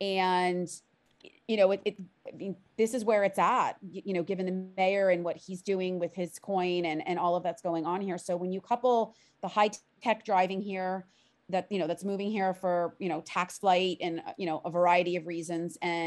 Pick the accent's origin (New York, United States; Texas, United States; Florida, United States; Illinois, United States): Florida, United States; Miami; I'm a born and raised native of South Florida, of Miami.